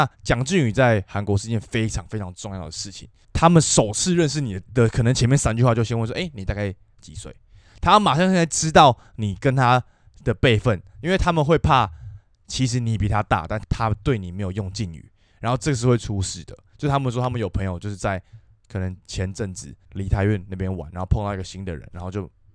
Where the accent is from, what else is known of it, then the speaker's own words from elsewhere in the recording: Taiwan; 但如果你是像我们都是台湾人，我们去那边吃饭什么，当然没差。